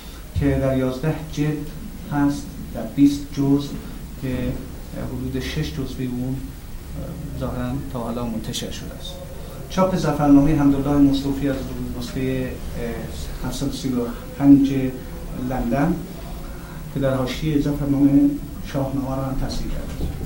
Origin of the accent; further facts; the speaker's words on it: Kerman, Iran; also born or lived in Darmstadt / Hanover; در 1321 در کرمان متولد شدم و در 1339 از مدرسه پهلوی آن روز کرمان دانش آموخته شدم.